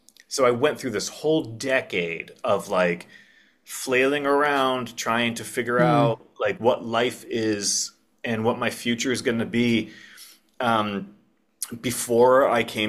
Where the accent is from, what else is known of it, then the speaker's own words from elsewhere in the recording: New Hampshire, United States; I grew up in New Hampshire, and the seed of me becoming a writer was actually planted years and years before I came to realize it was there.